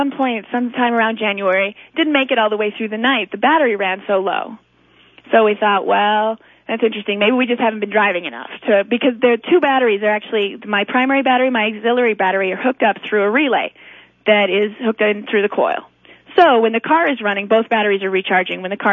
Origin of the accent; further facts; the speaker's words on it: Dillon, Colorado, United States; I'm from Dillon, Colorado.